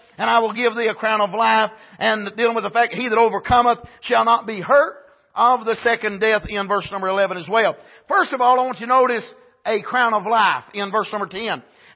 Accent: North Carolina, United States; I grew up in Wilkes County. Wilkes County is the home of NASCAR racing, where it was began.

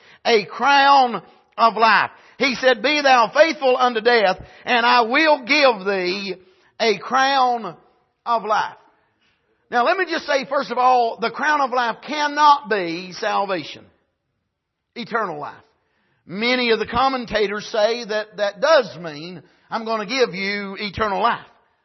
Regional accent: North Carolina, United States; I grew up in Wilkes County. Wilkes County is the home of NASCAR racing, where it was began.

